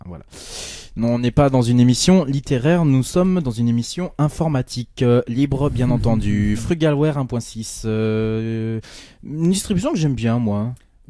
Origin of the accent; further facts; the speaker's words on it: France; je suis français quand même.